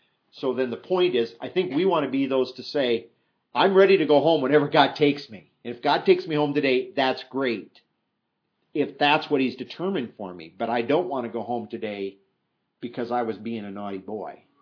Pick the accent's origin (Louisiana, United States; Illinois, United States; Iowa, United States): Iowa, United States; And see, I didn't have this problem growing up in Iowa, because out there the soil is so heavy and so thick